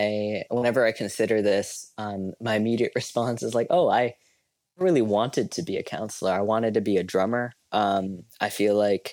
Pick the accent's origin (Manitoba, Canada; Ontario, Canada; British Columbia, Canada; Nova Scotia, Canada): British Columbia, Canada; Salmon Arm; also born or lived in Langley; I grew up in Salmon Arm. So we grew up going to church together. But after, I guess, the Salmon Arm phase, I moved to Langley and went to Trinity Western